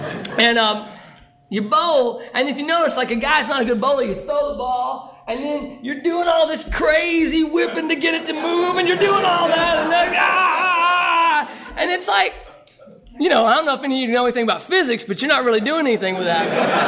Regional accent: Arkansas, United States; I'm from Arkansas. We don't do anything like this, man. Men do not do this. Men like drink and fight in Arkansas.

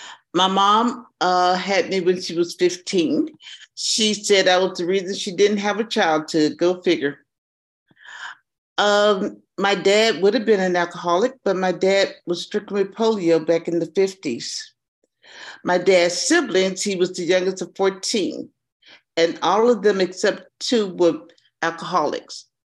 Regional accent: Houston, Texas, United States; I'm a native Houstonian. I grew up in Houston. This is what I know.

